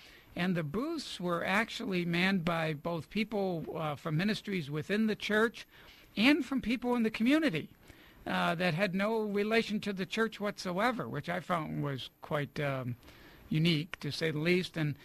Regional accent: New York, United States; I'm from New York, you know, so I'm like, okay, point taken.

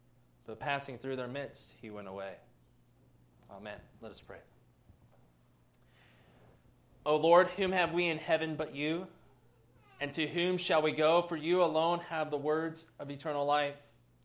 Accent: Ohio, United States; But I am from Ohio, so we loved LeBron James because finally Cleveland was a good basketball team.

